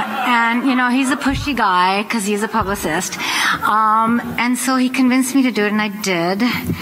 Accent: Canada; so much of what I heard growing up in Canada

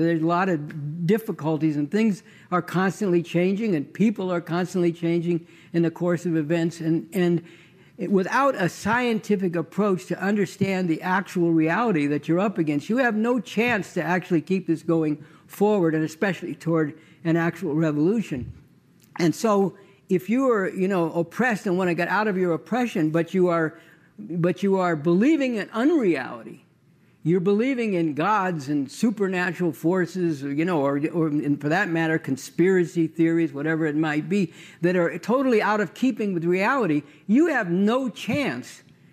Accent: Berkeley, California, United States; I grew up in Berkeley.

